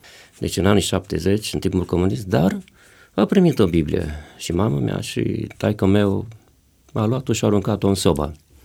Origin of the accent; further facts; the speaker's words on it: Tăiuș, Alba County, Romania; De la Tăiuș, județul Alba.